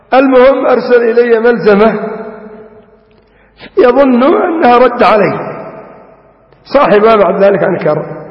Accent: Yemen; يقول المثل عندنا في اليمن: من أكبر منك بيوم استشره.

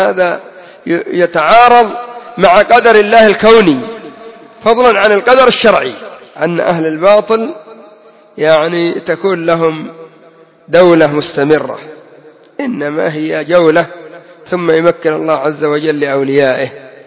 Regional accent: Yemen; انظروا في شعبان كم تتوجه من الزيارات هنا عندنا في اليمن

